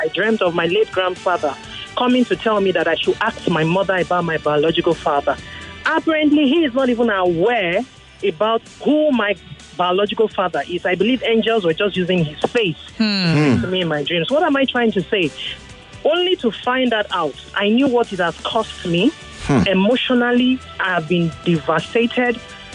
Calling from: Lekki, Lagos, Nigeria; I'm calling from Lekki.

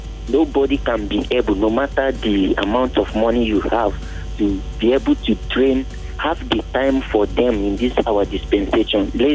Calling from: Alimosho, Lagos, Nigeria; I'm calling from Ali Mosho.

